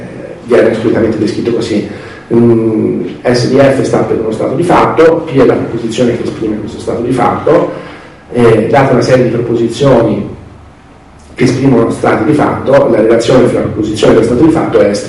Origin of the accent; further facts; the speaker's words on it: Viareggio, Tuscany, Italy; io sono da Viareggio